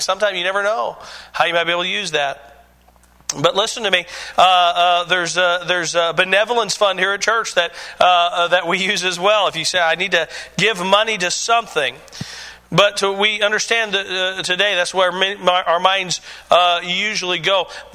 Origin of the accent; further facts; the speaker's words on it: United States; It's my choice. I'm an American, amen?